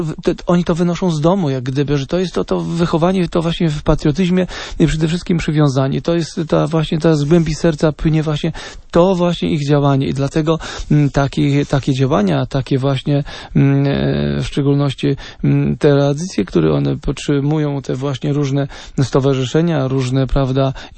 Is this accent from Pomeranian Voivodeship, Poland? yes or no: no; Jarosław, Subcarpathian Voivodeship, Poland; przynajmniej z mojego rodzinnego miasta, z Jarosławia.